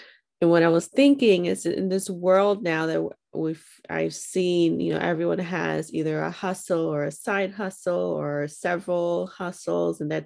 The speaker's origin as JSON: {"language": "English", "region": "New York", "country": "United States", "tie": "born or raised there", "said": "I mean, I grew up in New York, so we weren't even told that, we weren't even told about the Taínos."}